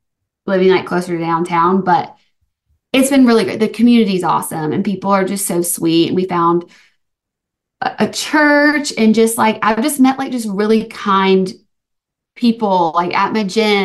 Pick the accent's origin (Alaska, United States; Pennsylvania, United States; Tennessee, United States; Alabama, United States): Alabama, United States; also born or lived in Santa Monica, United States; Because I've moved here from Santa Monica. I'm from Alabama, but lived in Santa Monica for like 4 years, like right by the beach.